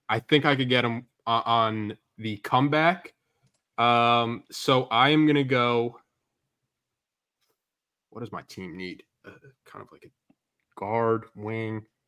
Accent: New York, United States; I was pretty young during that 2005 team, and I grew up in New York.

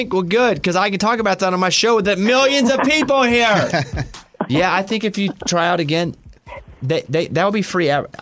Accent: Arkansas, United States; Like, I'm from Arkansas. People will come looking for hillbillies and I'll be like, I mean, I'm kind of hillbilly, but not full.

